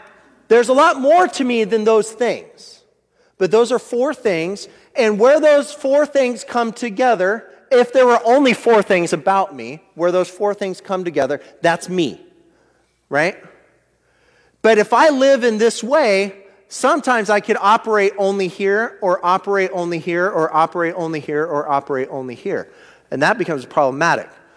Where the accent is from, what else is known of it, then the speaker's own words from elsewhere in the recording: United States; Okay, I'm American. You start listening to me talk, I'm American, all right?